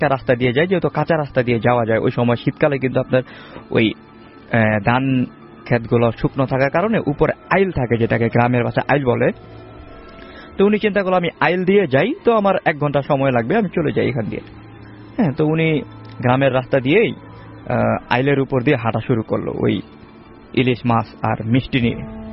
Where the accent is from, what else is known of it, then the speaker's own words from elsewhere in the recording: Bangladesh; তো অপূর্ব ভাই, আমরা বাংলাদেশের মানুষ যেটা হয় যে মহিলারা যখন গর্বিত হয়